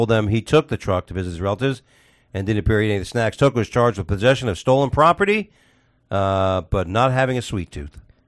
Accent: New York, United States; I'm a New Yorker.

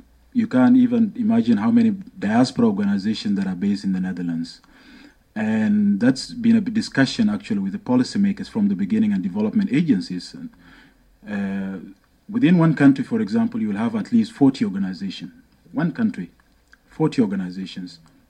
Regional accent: South Sudan; So I used to call myself a Sudanese, but always saying that I'm from South Sudan within Sudan itself.

